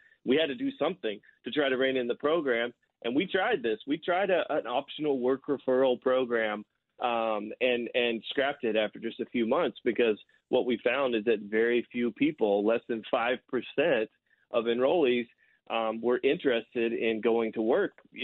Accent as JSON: {"language": "English", "region": "Arkansas", "country": "United States", "tie": "born or raised there", "said": "We tried it even here in my home state of Arkansas, where I'm calling you from today."}